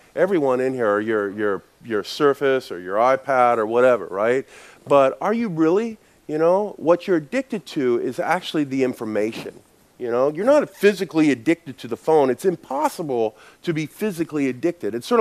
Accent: United States; I'm an American, and we just speak one language really poorly

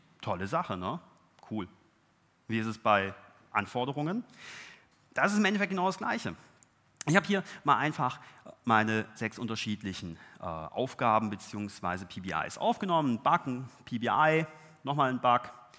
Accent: Southern Germany, Germany; Jetzt dürfen Sie dreimal raten, wo ich herkomme. Genau. Aus dem wunderschönen Süden Deutschlands.

